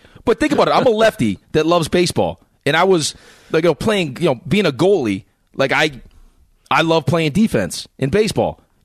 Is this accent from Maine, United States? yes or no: yes; Maine, United States; born there; I never stayed in one place. Like, I was born in Maine.